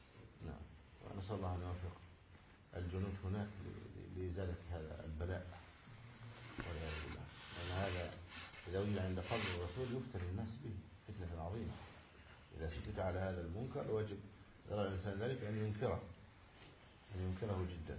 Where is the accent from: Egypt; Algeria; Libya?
Egypt; Upper Egypt; يشبه العصيبة التي عندنا في الصعيد